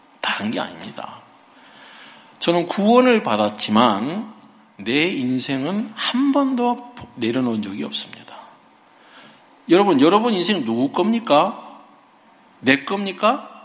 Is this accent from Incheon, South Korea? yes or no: no; Seoul, South Korea; 제 아내가 부산 출신이고 전 서울인데